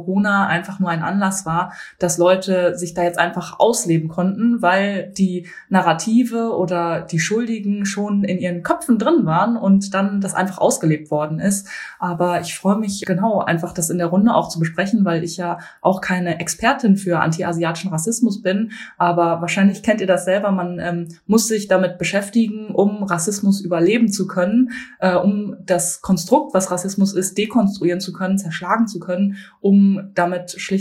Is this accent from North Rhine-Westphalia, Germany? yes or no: yes; Bielefeld, North Rhine-Westphalia, Germany; Ich bin in Bielefeld aufgewachsen und habe 4 Geschwister. Meine Mutter stammt aus Japan, mein Vater stammt aus Taiwan.